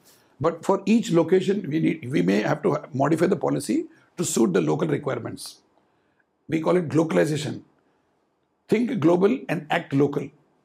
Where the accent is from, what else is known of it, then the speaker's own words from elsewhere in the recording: India; Because I am an Indian, I come from an Indian mindset